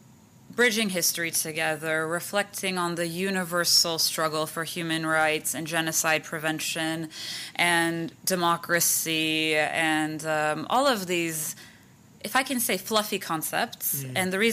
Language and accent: English; Armenia; we come from Armenia, which is this tiny country tucked away in the Caucasus